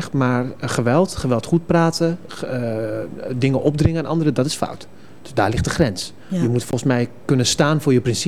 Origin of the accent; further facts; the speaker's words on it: Zutphen, Gelderland, Netherlands; Omdat ik gewoon geboren en getogen in Zutphen ben.